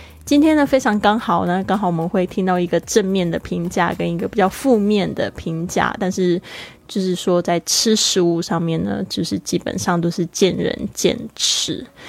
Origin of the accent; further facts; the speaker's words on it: Taiwan; 那我们身为台湾人，台湾小吃这个世界著名哦